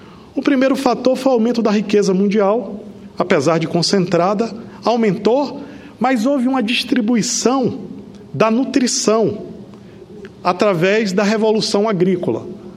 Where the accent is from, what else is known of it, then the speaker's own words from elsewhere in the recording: Bahia, Brazil; porque vim da Bahia. E como bom baiano